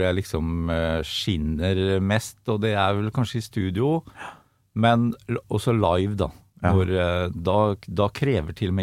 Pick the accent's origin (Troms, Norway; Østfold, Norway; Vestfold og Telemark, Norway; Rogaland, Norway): Østfold, Norway; Sponvika; Jeg kommer fra Sponvika, som et lite fiskevær på utsida av Sinsusbrua. Ja. Rett i munningen av, der du kommer inn i Iddefjorden.